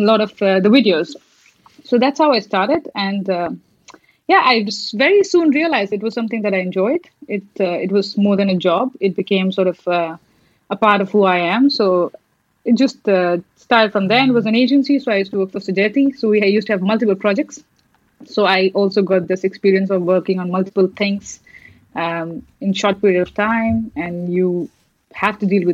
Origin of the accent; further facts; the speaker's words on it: Mumbai, Maharashtra, India; I'm from Mumbai, born and raised.